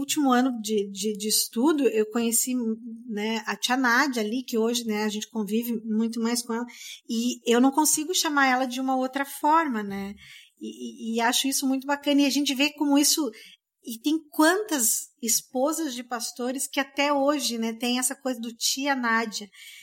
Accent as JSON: {"language": "Portuguese", "region": "Paraná", "country": "Brazil", "also_born_or_lived": "São Paulo", "said": "Eu percebo muito isso hoje aqui no Rio Grande do Sul. Sou paranaense, fui para São Paulo, a gente morou dentro do seminário"}